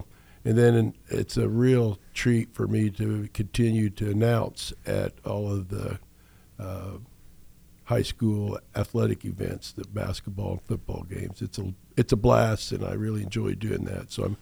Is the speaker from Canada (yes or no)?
no; Hutchinson, Kansas, United States; Grew up in Hutchinson, Kansas. All of my life, but have lived here in Clearwater more, so I call Clearwater home.